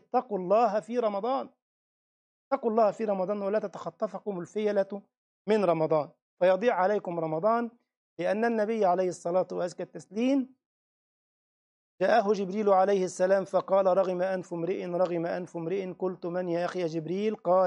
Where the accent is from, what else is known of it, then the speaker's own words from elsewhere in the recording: Egypt; نعم الحمد لله عندنا في مصر موجود في حديقه الحيوانات